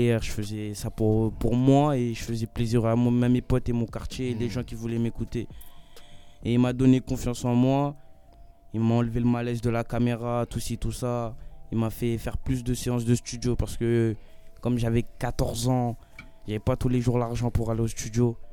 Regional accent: Gonesse, Île-de-France, France; Moi, je viens de Gonesse, c'est okay. 95, c'est à côté.

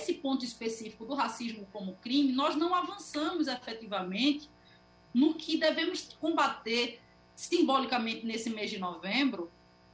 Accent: Pernambuco, Brazil; Eu sou pernambucana, conheço essa realidade

